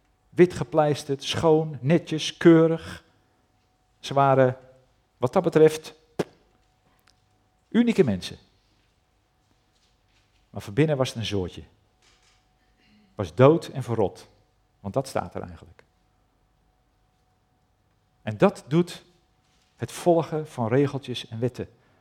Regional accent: Netherlands; We zijn Nederlanders, hè? En Nederlanders staan er bekend om dat ze een kritisch volkje zijn.

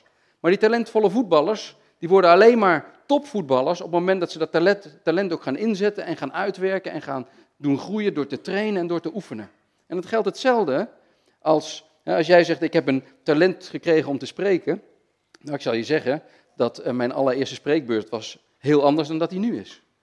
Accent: North Brabant, Netherlands; ik groeide vroeger op in Brabant. Waar mijn familie, die had daar een groot bos, bezat daar.

